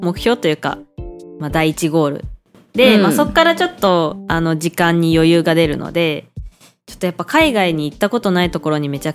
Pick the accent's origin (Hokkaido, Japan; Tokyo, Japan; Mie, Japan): Hokkaido, Japan; 北海道から来ました